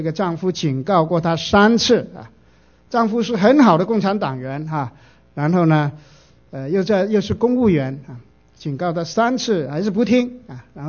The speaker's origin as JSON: {"language": "Chinese", "region": "South China", "country": "China", "tie": "born or raised there", "said": "我们就在我们家乡啊，是南中国南边的海岸的起点呢，那个海滩啊"}